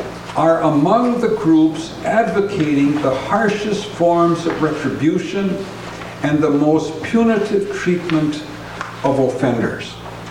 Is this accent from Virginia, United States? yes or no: no; South Dakota, United States; We come from South Dakota